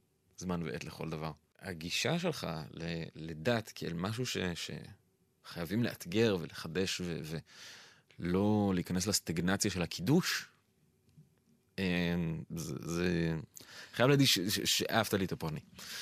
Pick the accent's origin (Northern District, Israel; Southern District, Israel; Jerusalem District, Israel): Jerusalem District, Israel; Jerusalem; אני אגדיר את עצמי כאבא, כפמיניסט רדיקלי, כשמאלני, כירושלמי גולה